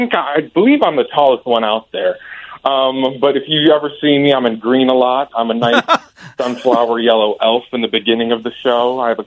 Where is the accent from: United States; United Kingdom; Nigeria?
United States; Michigan; now in Chicago, United States; Yeah, well, I'm actually from West Michigan, but Chicago is definitely home now.